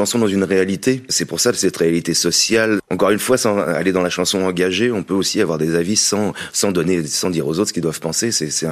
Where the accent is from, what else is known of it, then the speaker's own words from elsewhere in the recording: Île-de-France, France; Moi, je suis banlieusard, puis je suis vraiment banlieusard viscéralement. Je viens de l'Essonne.